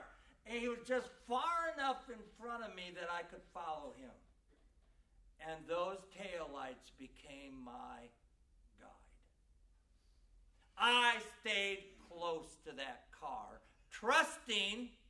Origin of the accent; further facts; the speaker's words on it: Wisconsin, United States; and I grew up in Wisconsin.